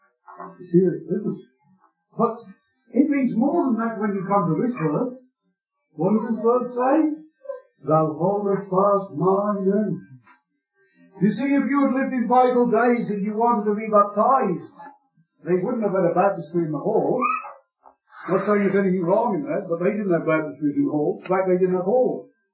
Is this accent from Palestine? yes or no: no; Kilmarnock, Scotland, United Kingdom; if you had lived in my hometown, Kilmarnock, and you'd been out of work before the recession started